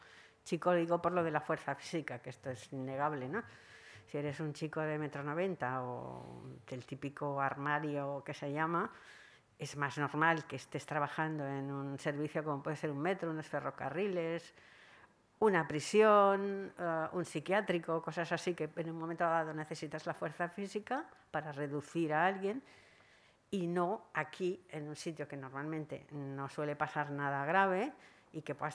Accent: Catalonia, Spain; soy catalana, he nacido aquí en la Rambla, de una familia trabajadora, luego clase media un poquito alta

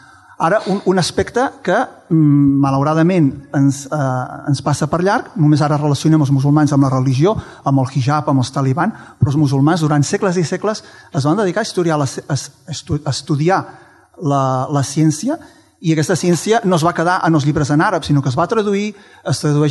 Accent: Girona, Catalonia, Spain; I jo, que sóc de Girona

